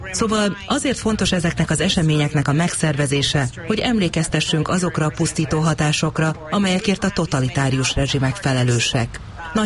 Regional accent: Lithuania; Én személyesen Litvániából származom.

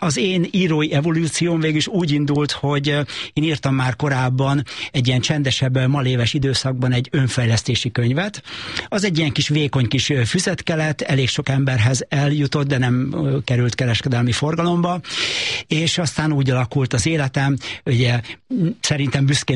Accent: Szeged, Csongrád-Csanád, Hungary; born or raised there

